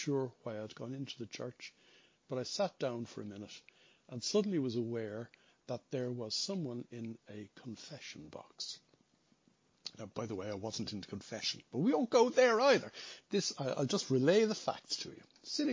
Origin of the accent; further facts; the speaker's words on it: Ireland; I was brought up in Holy Catholic Ireland